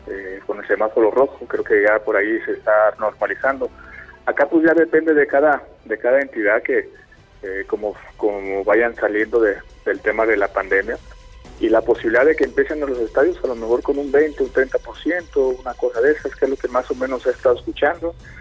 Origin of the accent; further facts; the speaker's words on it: Mexico; ha sido un club importante para nosotros como mexicanos, como futbolistas que hemos ido al extranjero